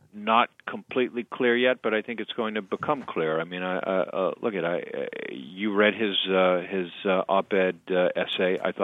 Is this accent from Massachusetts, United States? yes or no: yes; Weymouth, Massachusetts, United States; I grew up in Weymouth when Building 19 was still the Building 19 in the Hingham Shipyard.